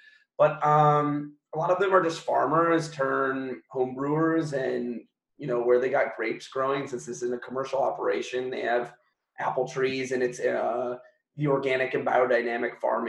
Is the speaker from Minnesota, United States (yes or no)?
yes; Minnesota, United States; I grew up in Minnesota, not Baku, but I'm in McDonald's high C and juice boxes my whole life